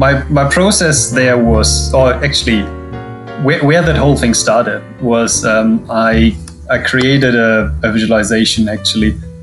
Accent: Germany; English is a second language; now in New Zealand; I'm living in New Zealand. I'm originally from Germany.

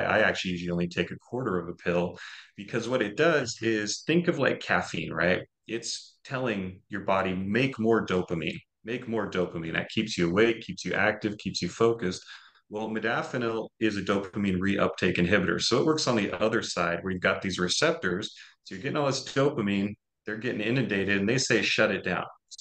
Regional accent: Seattle, Washington, United States; I'm from Seattle. A lot of the tech guys there have been using it.

